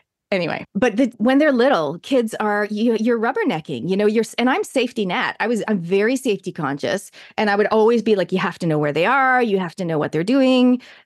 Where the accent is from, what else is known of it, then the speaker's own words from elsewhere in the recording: New Zealand; accent: Kiwi; moved away as an adult; It's because I was too old. I was 23. I think you have to be about, I don't know, 13 or even 10 to lose your accent. But on top of that, the Kiwi accent, as you probably know, is quite hard to mimic.